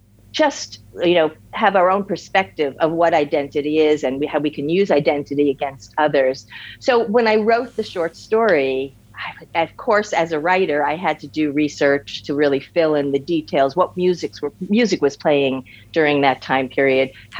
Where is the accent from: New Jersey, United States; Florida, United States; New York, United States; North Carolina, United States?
New York, United States; I was raised in New York. Very strict. I was kosher.